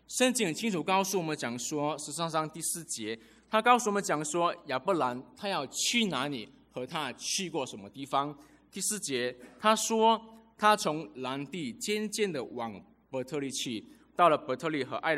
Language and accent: Chinese; Malaysia; moved away; also born or lived in Auckland, New Zealand / Nelson, New Zealand / Singapore; 那我从小到大我一直不断的搬家，我从马来西亚移民到纽西兰的奥克兰城市，那我从奥克兰城市后来我又走到兰岛的尼尔森去念书，那念完书之后呢，后来我又回到奥克兰城市里面去住。